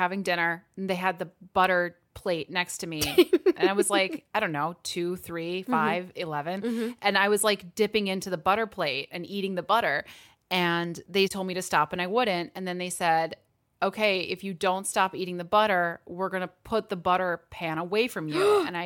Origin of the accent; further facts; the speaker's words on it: Wisconsin, United States; And you know I would take the butter water because I'm from Wisconsin.